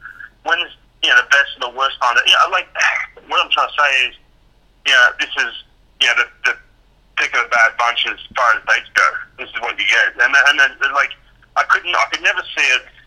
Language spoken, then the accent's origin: English; Australia; I come from Australia too, where my family are like, well, why are they having it this time?